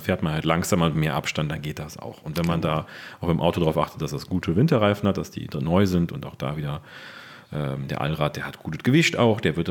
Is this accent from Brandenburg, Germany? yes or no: no; Cologne, North Rhine-Westphalia, Germany; für so mich als Kölner Buchtmenschen ist das halt schön, weil das halt Natur ist und ein bisschen bergig und so.